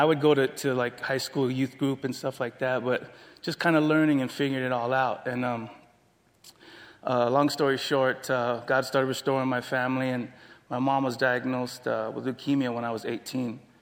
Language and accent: English; San Diego, California, United States; I grew up here, born and raised in San Diego.